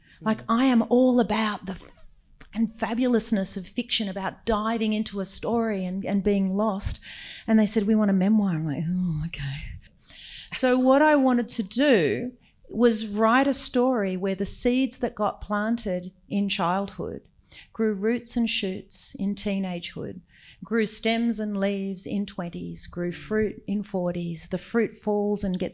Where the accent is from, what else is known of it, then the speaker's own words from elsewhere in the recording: Jervis Bay, Jervis Bay Territory, Australia; I grew up in Jervis Bay, but the whole South Coast is the country of my heart.